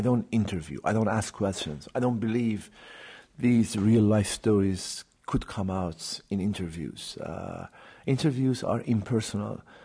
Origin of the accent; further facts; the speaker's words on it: Iran; I'm from Iran.